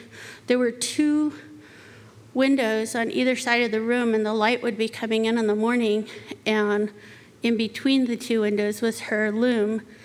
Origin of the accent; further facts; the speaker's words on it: Navajo Nation, United States; When I was little, I grew up on the Navajo Reservation.